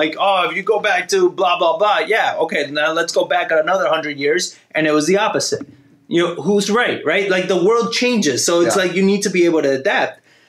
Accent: Argentina; I'm from Argentina, and in Argentina, they had an issue where they were turning over presidents

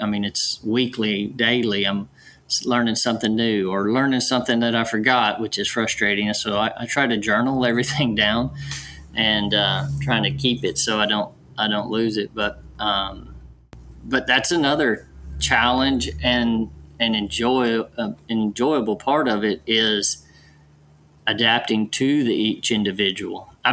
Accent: College Station, Texas, United States; I'm from Bryan College Station, went to Texas A&M

